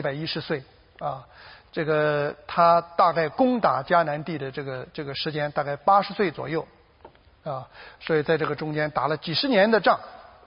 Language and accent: Chinese; Xintai, Shandong, China; 我小的时候在山东省的新泰县啊